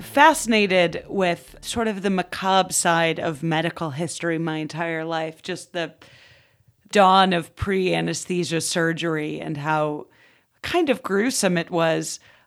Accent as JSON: {"language": "English", "country": "United States", "said": "As an American, I feel like it was exactly what I had always envisioned of a European city"}